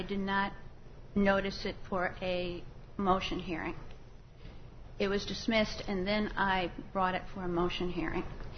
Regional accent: Morris, Illinois, United States; I'm from Morris, Illinois.

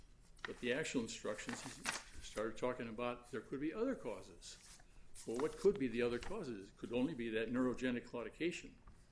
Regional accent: Streator, Illinois, United States; He would leave my hometown of Streeter, drive to Green Bay, Wisconsin, pick up cheese

